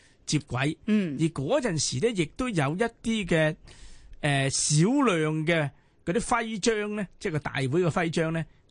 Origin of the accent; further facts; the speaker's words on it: Guangdong, China; 我哋作为广东人，我哋都几自豪呢样嘢。